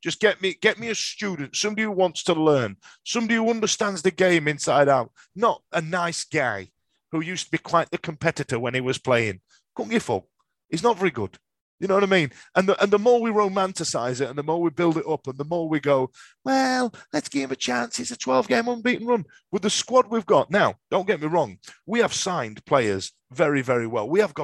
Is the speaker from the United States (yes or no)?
no; United Kingdom; It has to be played in a certain way because we're British and that's how we play it.